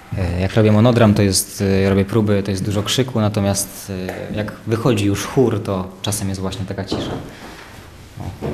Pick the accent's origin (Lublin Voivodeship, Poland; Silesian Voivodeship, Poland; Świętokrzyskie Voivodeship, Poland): Lublin Voivodeship, Poland; Zamość; Bo przestrzeń, w której się tutaj znalazłem, trzyma mnie bardzo, czyli moje rodzinne miasto Zamość, w którym realizuję projekty.